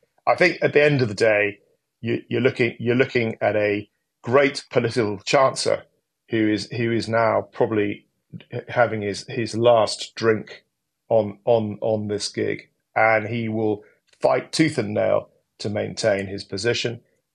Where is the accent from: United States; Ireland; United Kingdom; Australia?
United Kingdom; I'm speaking as a Brit.